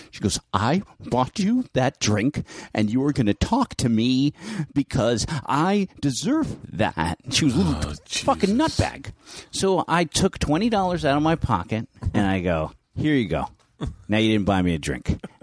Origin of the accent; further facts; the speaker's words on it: San Francisco, California, United States; I grew up in San Francisco in North Beach.